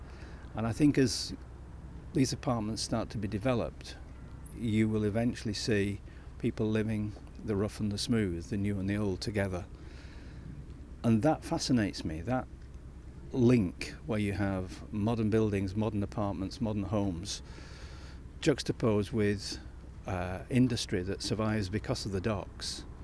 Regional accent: Yorkshire and the Humber, United Kingdom; I'm a Yorkshireman

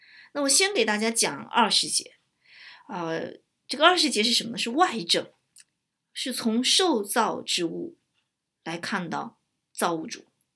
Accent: China; 我们作为中国人，一开始也是无神论的教育，

